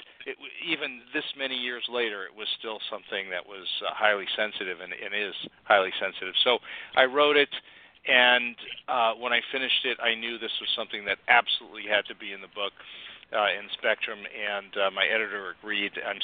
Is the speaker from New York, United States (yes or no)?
yes; New York, United States; I was born and raised in New York.